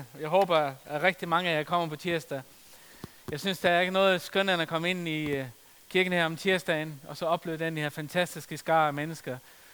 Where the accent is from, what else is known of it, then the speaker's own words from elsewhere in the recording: Faroe Islands; min egen situation som teenager, hvor jeg voksede op på Færøerne